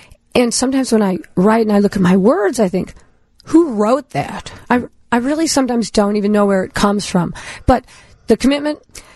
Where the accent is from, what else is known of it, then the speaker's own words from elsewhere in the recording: Northbrook, Illinois, United States; Well, I'm from Northbrook originally. And in a group, same as anybody else, Catholic, though